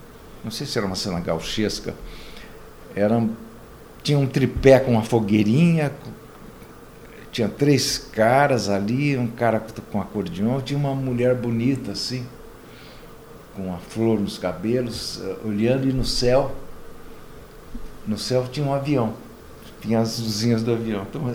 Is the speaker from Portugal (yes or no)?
no; Lebanon; eu sei fazer, eu sou libanesa